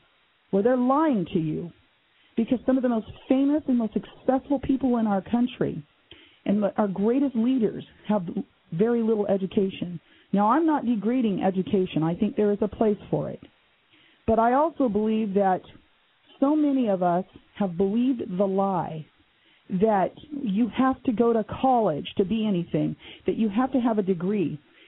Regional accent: Oregon, United States; And it became the most popular restaurant in Southern Oregon, my hometown.

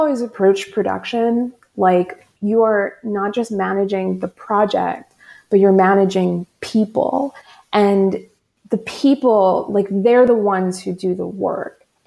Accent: Queens, New York, United States; So I'm from New York. I'm from Queens.

